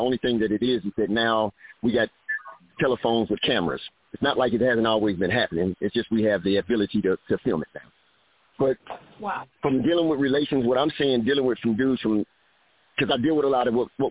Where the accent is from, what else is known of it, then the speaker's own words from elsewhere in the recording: Fort Worth, Texas, United States; Okay, so I'm from the Fort Worth area.